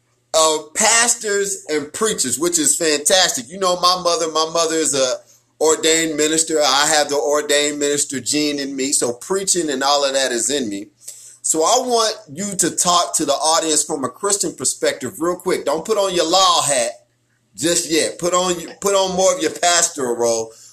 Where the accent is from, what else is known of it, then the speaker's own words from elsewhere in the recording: Kansas City, Kansas, United States; We are both from Wyandotte County, Kansas City, Kansas.